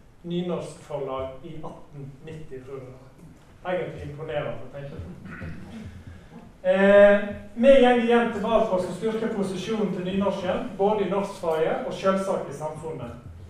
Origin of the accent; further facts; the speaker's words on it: Ulvik, Vestland, Norway; En liten digresjon, siden jeg er fra Ulvik